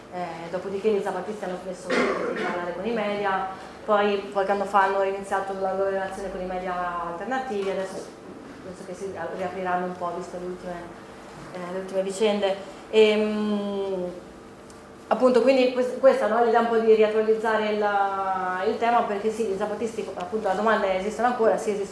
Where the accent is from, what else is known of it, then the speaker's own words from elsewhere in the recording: La Spezia, Liguria, Italy; E io sono di La Spezia … sono di La Spezia e sono andata in Messico nel 2009